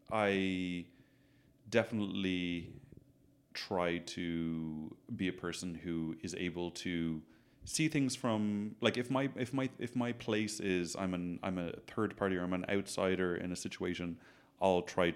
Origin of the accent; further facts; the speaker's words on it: Ireland; I grew up in Ireland I dealt with what I had to deal with. I think now it's more so, how do I come back to Ireland now and talk about these things?